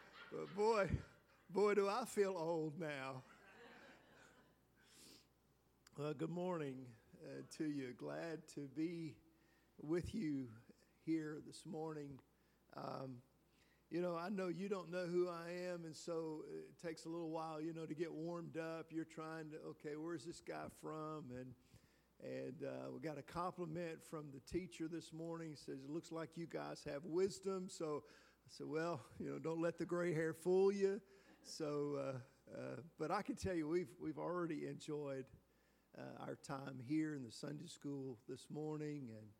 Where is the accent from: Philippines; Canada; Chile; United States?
United States; Kentucky; My wife and I, actually, we were both born and raised in Kentucky. We were about 6 hours apart.